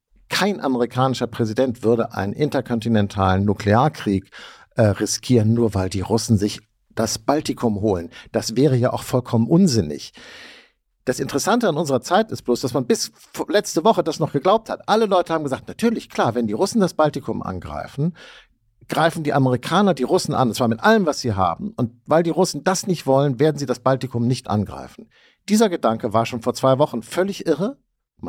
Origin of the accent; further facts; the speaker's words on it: Hamburg, Germany; Ich bin ja auch ein Kind des Kalten Krieges, möchte ich mal sagen. Groß geworden in den 70er Jahren in Hamburg.